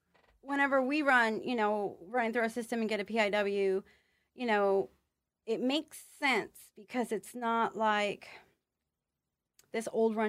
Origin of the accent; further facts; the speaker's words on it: Jersey Village, Texas, United States; I was raised in Jersey Village, Texas.